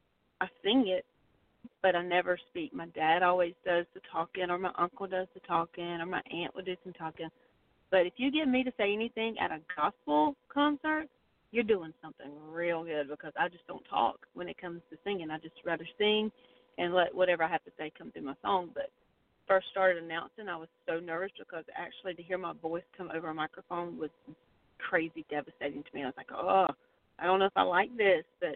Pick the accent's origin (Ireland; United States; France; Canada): United States; Dublin, Georgia; accent: country; I mean, I'm from the South. I'm from a little country town, Dublin, Georgia, and I was raised talking just as country as the next person.